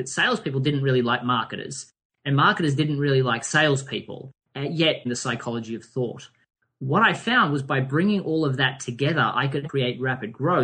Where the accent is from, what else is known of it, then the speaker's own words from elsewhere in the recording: Australia; obviously he said, mate, because we're Australian, that's what we say